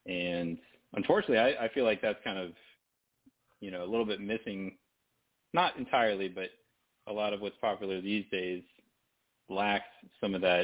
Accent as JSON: {"language": "English", "town": "Kansas City", "region": "Missouri", "country": "United States", "tie": "born or raised there", "moved": "as an adult", "lives_now": "Clearwater, United States", "said": "I grew up and raised in Kansas City, Missouri. I still very much consider myself a KC boy, but at the same time, I lived out here in Florida. I'm in Clearwater, Florida."}